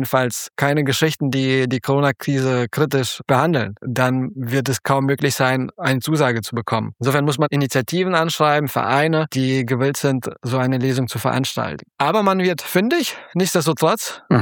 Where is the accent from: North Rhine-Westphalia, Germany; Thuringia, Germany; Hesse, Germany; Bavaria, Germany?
Hesse, Germany; Darmstadt; now in Berlin, Germany; sind sogenannte Russlanddeutsche und sind während der Perestroika-Zeit 1988 nach Deutschland emigriert. Aufgewachsen bin ich dann in Darmstadt, studierte dann in Leipzig Germanistik und Philosophie.